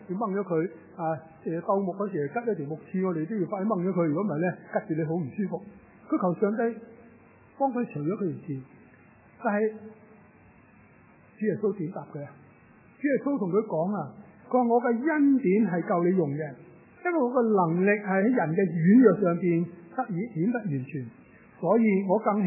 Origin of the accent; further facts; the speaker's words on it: China; 我在内地长大